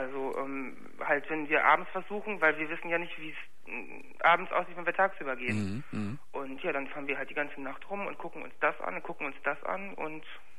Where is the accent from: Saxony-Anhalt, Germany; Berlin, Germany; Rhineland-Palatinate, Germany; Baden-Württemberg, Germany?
Berlin, Germany; ich komme aus Berlin.